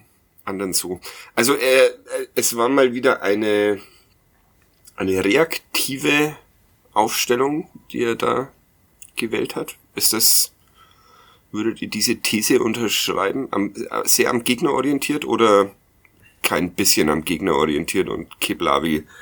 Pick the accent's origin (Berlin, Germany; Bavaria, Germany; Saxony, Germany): Bavaria, Germany; Nuremberg; ich als Nürnberger